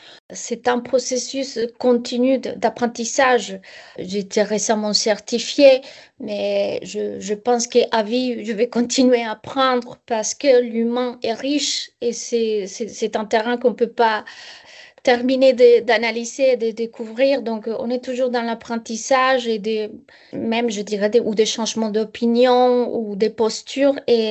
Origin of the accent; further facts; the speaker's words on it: Colombia; now in France; Je viens de Colombie, je m'installe en France.